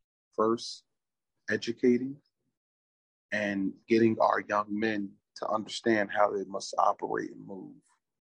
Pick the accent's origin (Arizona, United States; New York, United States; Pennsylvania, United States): New York, United States; Albany; Neighborhood, I'm from Albany, New York. Place of origin, Albany, New York. Ethnic identity, I'm an African-American.